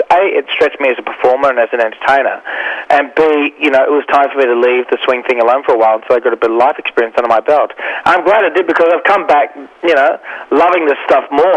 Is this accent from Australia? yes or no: yes; Australia; also born or lived in New York, United States; I have real pride about being an Australian, and I wanted to do my stuff here and live here. And even though I'll never be grateful enough for what New York has given me, I love being an Australian